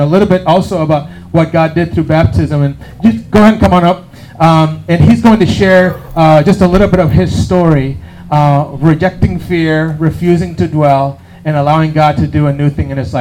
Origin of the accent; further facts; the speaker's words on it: Puerto Rico; This is back in Puerto Rico. And you say, Pastor, where are you from? What are you Puerto Rico, the ocean, not Charlotte Beach.